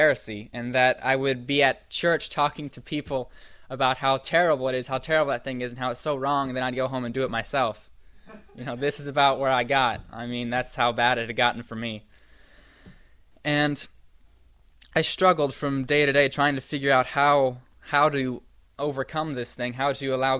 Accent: Colorado, United States; also born or lived in Texas; I was born in Texas, grew up in Colorado, and our tile layer gave us Doug Batchelor's New York series in 2003.

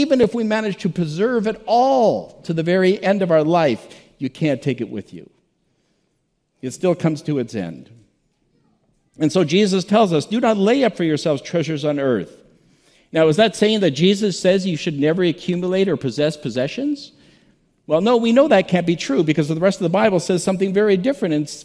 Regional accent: Kelowna, British Columbia, Canada; Some of you know we are originally from Canada. And so our home city, Kelowna, BC, had a massive wildfire.

